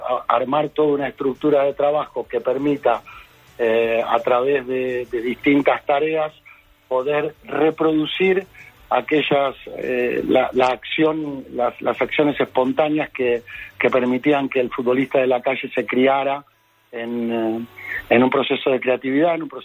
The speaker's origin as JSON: {"language": "Spanish", "country": "Argentina", "said": "Entonces, tanto en mi país, en Argentina"}